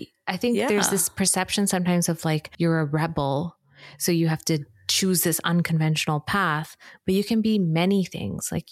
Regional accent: Singapore; there was so much similarity to how I grew up in Singapore, of this island culture

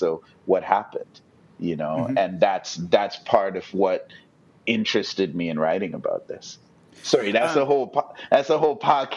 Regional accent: Trinidad & Tobago; Growing up in Trinidad, though, I did.

